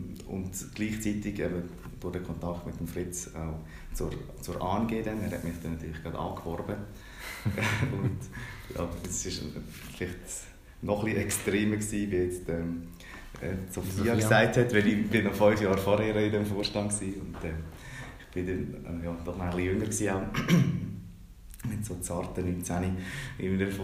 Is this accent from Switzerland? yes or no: yes; Schöftland, Aargau, Switzerland; wir sind ja, beide um die 30 und genau, ich komme aus Schöftlen, das ist so ein kleines 3000 Seelendorf im Aargau. Ich bin dort aufgewachsen, wohlbehütet mit drei Geschwistern.